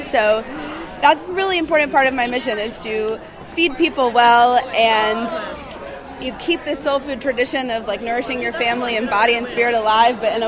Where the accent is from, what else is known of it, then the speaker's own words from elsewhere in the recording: Nashville, Tennessee, United States; ingredients that some of the girls were talking about that I've had access to growing up in Nashville